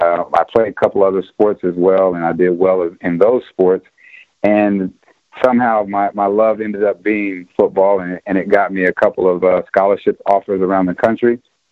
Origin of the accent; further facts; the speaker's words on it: Coffeyville, Kansas, United States; born there; Well, I came in from Coffeyville, Kansas, is where I was born, small town in southeast Kansas.